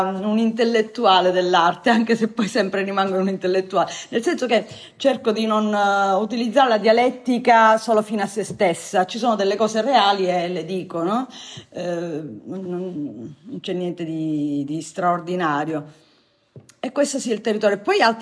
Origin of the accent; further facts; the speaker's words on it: Sicily, Italy; Il luogo come spazio vitale è stata ed è e spero rimarrà sempre la Sicilia, perché è la mia terra.